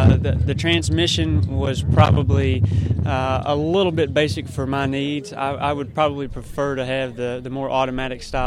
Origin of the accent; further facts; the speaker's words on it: Danville, Kentucky, United States; I'm from Danville, Kentucky.